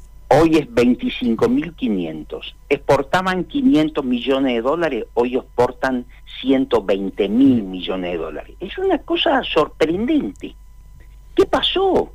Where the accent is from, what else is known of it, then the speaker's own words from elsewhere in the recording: Argentina; Yo soy argentino, no tengo filiación política. Soy argentino